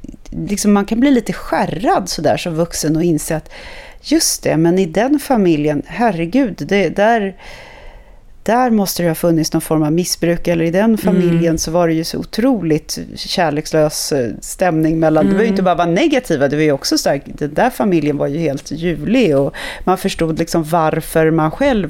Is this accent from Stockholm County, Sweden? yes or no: yes; Djursholm, Stockholm County, Sweden; jag växte upp i Djursholm med ganska många knepiga, ganska udda familjer som hade en väldigt, väldigt speciell, man ska säga, värdegrund som var ganska extrem.